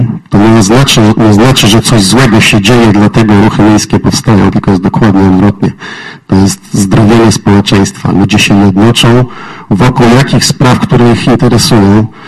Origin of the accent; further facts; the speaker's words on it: Poznań, Greater Poland Voivodeship, Poland; My poznaniacy